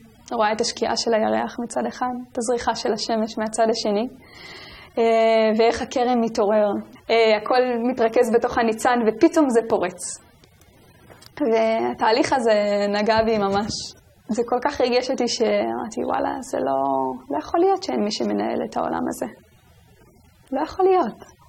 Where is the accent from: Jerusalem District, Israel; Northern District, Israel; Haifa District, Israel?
Jerusalem District, Israel; Motza; גדלתי במוצא, בבית של אמנים.